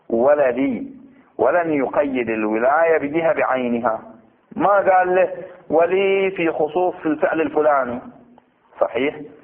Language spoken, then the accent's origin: Arabic; Abu Saiba, Northern Governorate, Bahrain; ودفن في قريتنا قرية أبو صيبع، ولا زال قبره موجود.